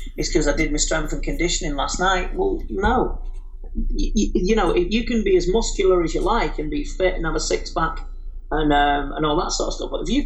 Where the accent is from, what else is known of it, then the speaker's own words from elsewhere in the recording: England, United Kingdom; when I was doing Muay Thai, obviously being English